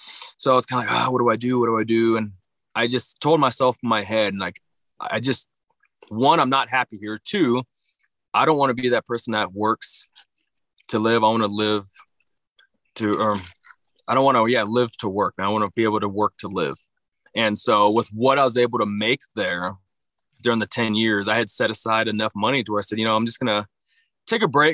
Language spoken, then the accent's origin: English; Oxnard, California, United States; No. So growing up, I actually grew up in Oxnard. I just tell people Ventura County.